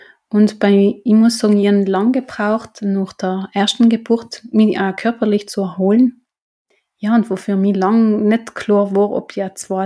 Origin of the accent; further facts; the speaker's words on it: Trentino-Alto Adige, Italy; so zumindest jetzt dort bei uns in Südtirol, habe ich die Möglichkeit, 2 Jahre oder 3 Jahre daheim zu bleiben.